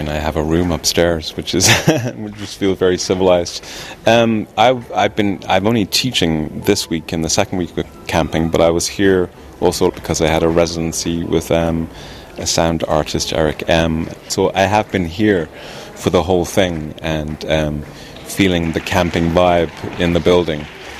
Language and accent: English; England, United Kingdom; My parents were Irish, so it was a pretty natural thing for me to do growing up in England even.